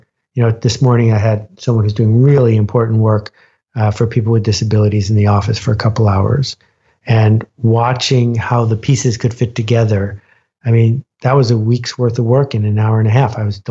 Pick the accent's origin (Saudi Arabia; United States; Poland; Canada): Canada; Ontario; I grew up in Algonquin Park